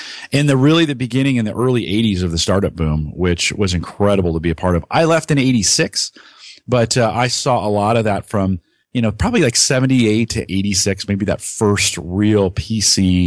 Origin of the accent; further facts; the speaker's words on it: California, United States; But yeah, growing up in the Bay Area was great.